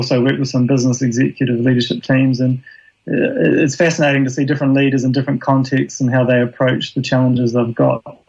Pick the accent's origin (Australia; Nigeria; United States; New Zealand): New Zealand; moved away as an adult; now in United Kingdom; I grew up in New Zealand, became a lawyer, studied at university, became a lawyer, came to the UK like a lot of New Zealanders in the late 1990s for a two-year experience, and I've been here pretty much ever since.